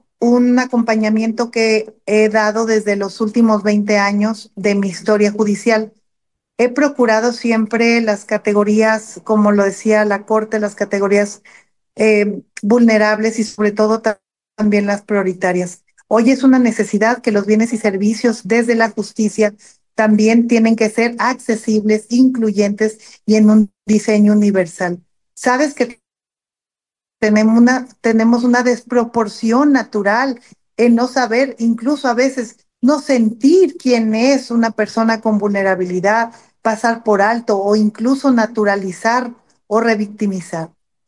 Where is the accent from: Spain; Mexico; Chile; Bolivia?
Mexico; Jalisco; soy una mujer jalisciense, la única jalisciense que hoy aspira al cargo de ministra de la Corte